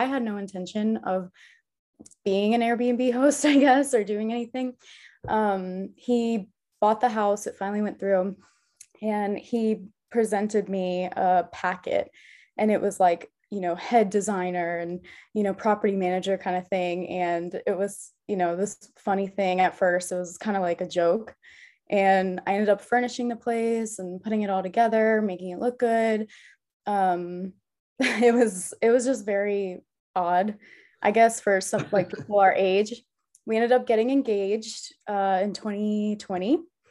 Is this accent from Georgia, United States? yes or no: no; New York, United States; Well, actually, so I'm from New York, so I'm kind of used to the cold.